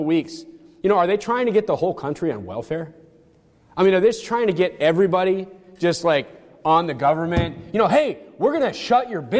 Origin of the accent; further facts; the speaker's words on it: North Dakota, United States; I mean, I grew up in the Midwest. I grew up in nowhere North Dakota. I got red-blooded, hard-working American in me.